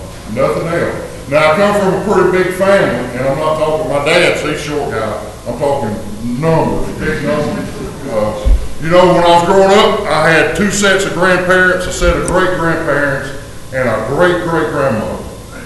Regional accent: Georgia, United States; I was born and raised in South Georgia. I don't know if y'all can tell that by how I talk, but I was.

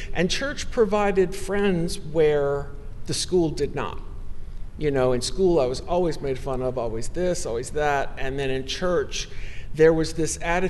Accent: New Orleans, Louisiana, United States; They married and transferred to New Orleans, which is where I grew up. So I was the first rebel in the family to be born and raised in New Orleans, which is a very interesting place.

